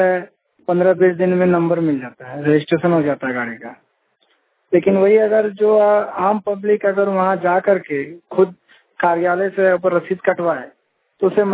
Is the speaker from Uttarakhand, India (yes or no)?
no; Jharkhand, India; मैं झारखंड राज्य के जिला सैकड़ा खरसवां का रहने वाला हूँ।